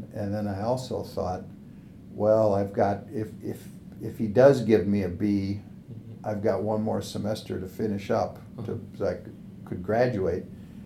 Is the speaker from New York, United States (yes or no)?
no; Racine, Wisconsin, United States; I'm from Racine, Wisconsin. I was born in Racine. Grew up in Racine, went to public school, and then went to Racine Lutheran High School